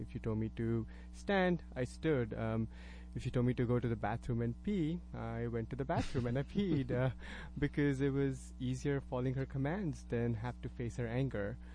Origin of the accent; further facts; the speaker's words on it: Kolkata, West Bengal, India; born there; So I was born in Calcutta, a city in the eastern part of India. It used to be the capital of the British Empire.